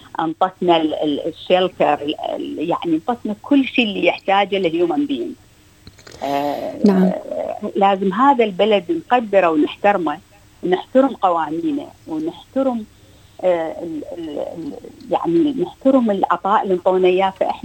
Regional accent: Iraq; now in Australia; هم كعراقيين اللي يعني معروف انه احنا يمكن العراقيين ما نهتم للبيئه

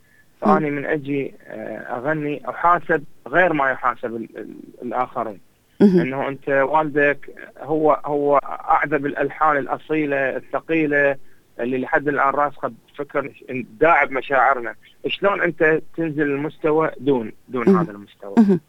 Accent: Iraq; moved away as an adult; احنا كنا الفنانين طلعنا من العراق

